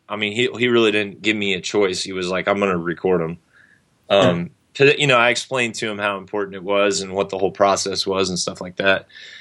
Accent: American South, United States; I grew up in the South, like playing … worship and I Hate God worship and that sort of stuff

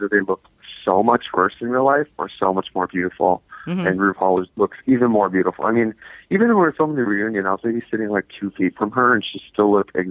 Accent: Milwaukee, Wisconsin, United States; whenever I tell people I'm from Milwaukee, they're like, oh, you're from Milwaukee?

